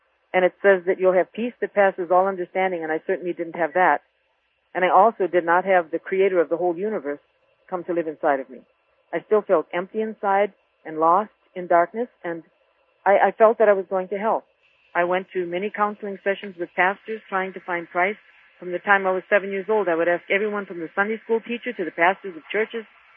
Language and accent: English; Midwest, United States; I was raised in the Midwest in what they call the Bible Belt, and I had been going, as a child, I went to the Lutheran Church